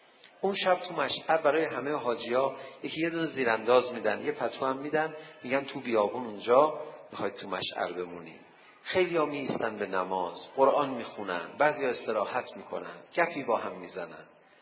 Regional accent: Iran; حالا ما از ایران اومدیم خدا شاهدیم

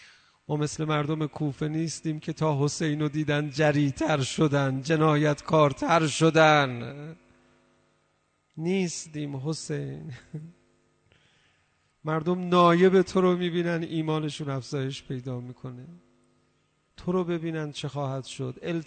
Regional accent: Iran; یکی دو سه نفر خارجی فهمیدن ما ایرانی هستیم

